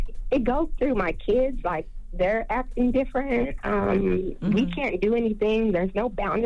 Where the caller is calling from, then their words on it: Austin, Texas, United States; I'm calling from Austin, Texas.